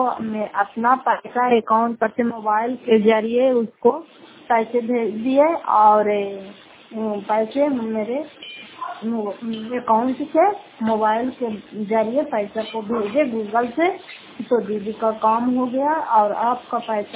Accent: Fatehpur, Bihar, India; मैं घर फतेहपुर पंचायत मकौटा जिला नालंदा कराचा ब्लॉक की निवासी हूँ

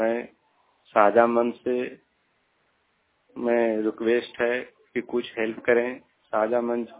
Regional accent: Bihar, India; now in Gurgaon, India; मैं बिहार के रहने वाला हूँ, मैं कासन मानेश्वर गुड़गांव में रह रहा हूँ। मुझे एक महीना आए हुए यहाँ हुआ है

